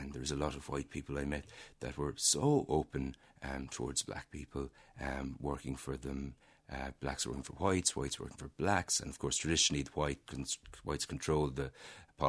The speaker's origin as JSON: {"language": "English", "country": "Ireland", "said": "being Irish"}